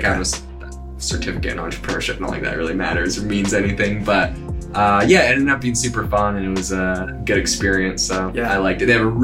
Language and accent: English; Canada; now in Arizona, United States; I'm originally from Canada.